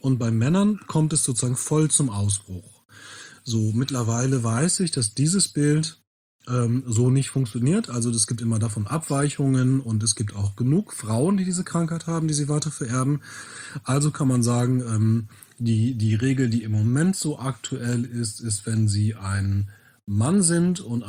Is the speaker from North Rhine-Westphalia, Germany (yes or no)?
yes; Bielefeld, North Rhine-Westphalia, Germany; born there; Also meine Familie kommt ja aus Ostfriesland. So, und ich bin in Bielefeld geboren